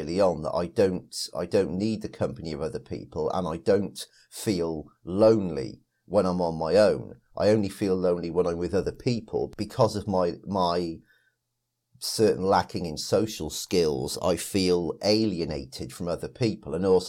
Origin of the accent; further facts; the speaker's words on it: Wales, United Kingdom; And I never enjoyed being Welsh. I was forced to play rugby in school.